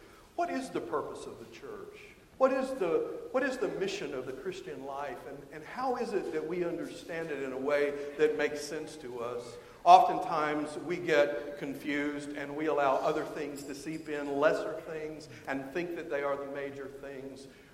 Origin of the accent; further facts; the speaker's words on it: Texas, United States; You know, I'm from Texas, and rebooting to me means something that probably doesn't mean to you.